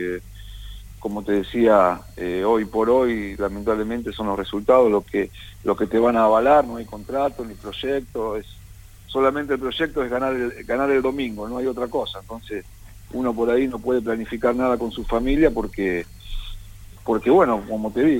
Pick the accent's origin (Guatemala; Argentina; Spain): Argentina; El Trébol, Santa Fe; Sí, en el Trébol, provincia de Santa Fe.